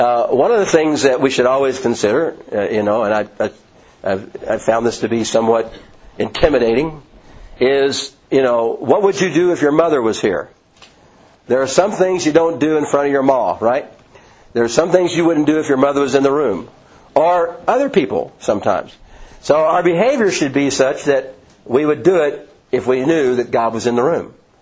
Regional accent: Louisville, Kentucky, United States; I'm from Louisville, so I'm used to being pretty.

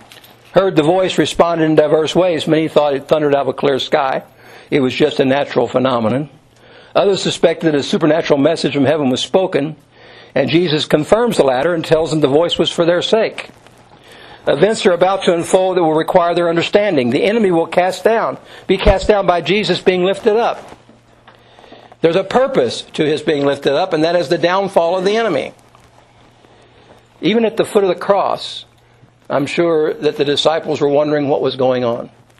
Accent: Louisville, Kentucky, United States; also born or lived in Owensboro, Kentucky / Telsen, Indiana / Lebanon, Kentucky / Cincinnati, Ohio; I was born in Owensboro, Kentucky, and we moved to Telsen, Indiana when I was real little, and in the second grade we moved to Louisville, Kentucky. And then I spent my seventh grade in Lebanon, Kentucky, and I went to high school in Cincinnati

